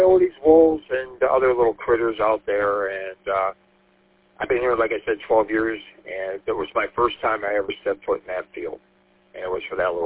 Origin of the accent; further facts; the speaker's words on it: St. Clair Shores, Michigan, United States; now in Madison Heights, United States; I'm originally from St. Clair Shores and Macomb County, I mean, all the way out to Chesterfield and all the little stops in between St. Clair Shores and Chesterfield.